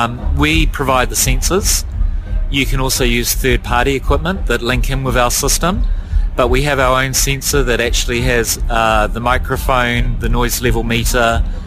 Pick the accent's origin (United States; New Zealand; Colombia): New Zealand; and I'm from New Zealand, so we're at opposite ends of the world.